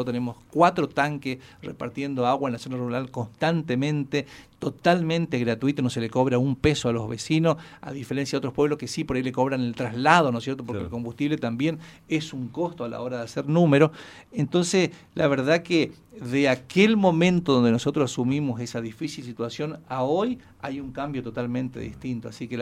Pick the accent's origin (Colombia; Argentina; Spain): Argentina; Bermejito, Chaco; Nosotros que nos criamos en un pueblo, hablo de mi pueblo Bermejito